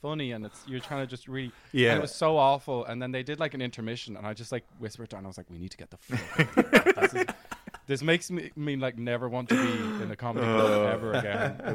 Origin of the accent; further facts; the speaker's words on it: Germany; I come from Germany.